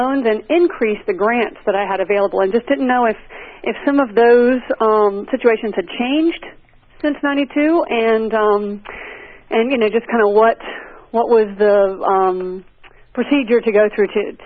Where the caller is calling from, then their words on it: Good, Virginia, United States; I'm calling from Good, Virginia.